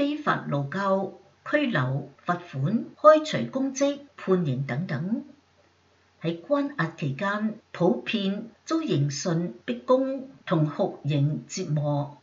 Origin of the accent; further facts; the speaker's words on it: China; 我是中国人，在中共国生活的每一个人，从小就要被迫加入中共的附属组织。我告诉他知我是修炼法轮大法的